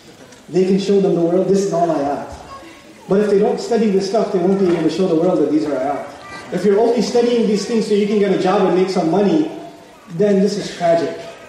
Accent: Texas, United States; English is a second language; So I turned around and said, I'm from Texas.

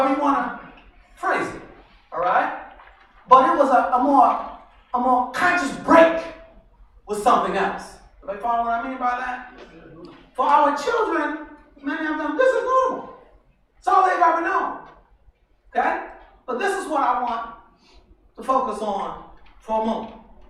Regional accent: Philadelphia, Pennsylvania, United States; the city they lived in, I'm from Philadelphia originally, would one day be teeming with Muslims

